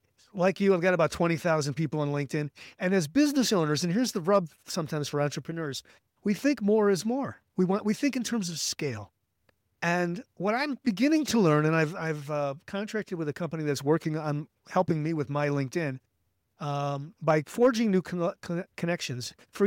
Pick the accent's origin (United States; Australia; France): United States; Chicago, Illinois; By the way, I'm from Chicago.